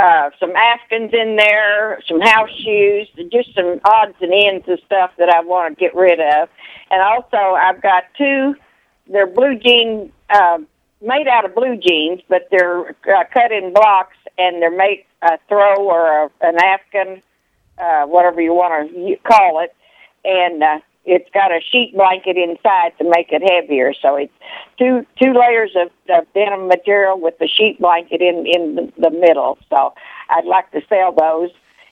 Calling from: Fayette, United States

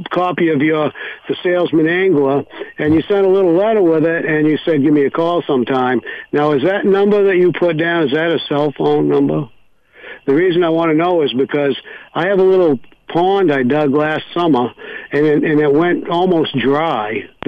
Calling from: Mount Vernon, Maine, United States; Mount Vernon.

